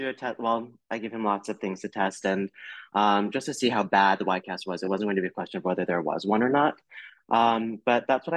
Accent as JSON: {"language": "English", "region": "Florida", "country": "United States", "tie": "born or raised there", "said": "And, you know, I grew up in North Florida."}